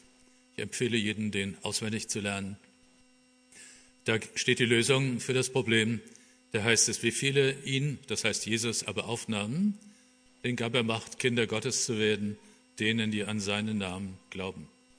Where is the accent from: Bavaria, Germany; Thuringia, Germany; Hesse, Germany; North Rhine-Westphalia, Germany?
Hesse, Germany; Oberursel; im Zimmer neben mir wohnte auch ein Theologiestudent aus Oberursel, wo ich herkomme.